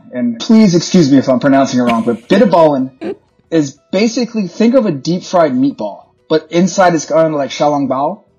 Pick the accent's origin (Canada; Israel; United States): United States; Santa Fe, New Mexico; now in Shanghai, China; And I grew up in Santa Fe, New Mexico. So we were exposed to, you know, I have my Mexican heritage as well.